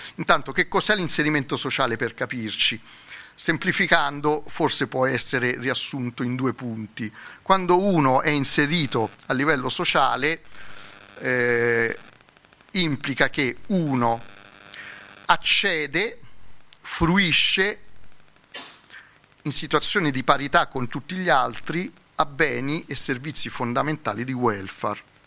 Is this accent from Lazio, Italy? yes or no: yes; Lazio, Italy; Se voi andate a Latina, io vengo dal Lazio